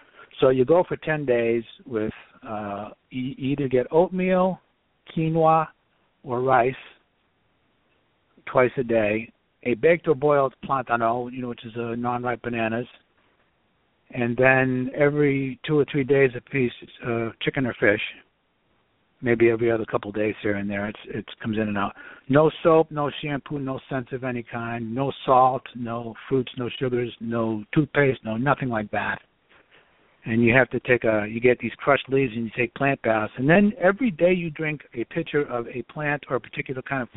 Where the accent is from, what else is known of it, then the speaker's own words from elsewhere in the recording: Boston, Massachusetts, United States; And I grew up in Boston, in Dorchester, the same neighborhood as Mocky Mock.